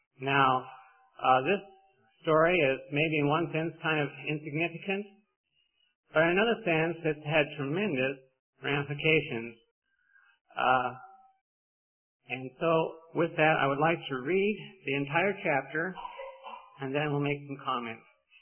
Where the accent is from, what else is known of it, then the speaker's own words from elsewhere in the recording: Denver, Colorado, United States; I grew up in Denver.